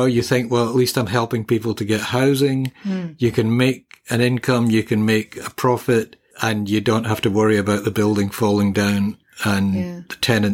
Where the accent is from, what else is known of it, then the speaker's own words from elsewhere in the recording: United Kingdom; now in Australia; growing up in Britain